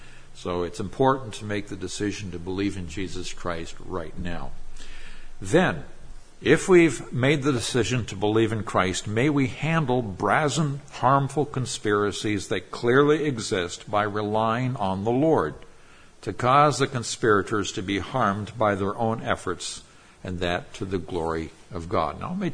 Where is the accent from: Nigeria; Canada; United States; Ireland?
Nigeria; Now, I grew up in Nigeria, West Africa.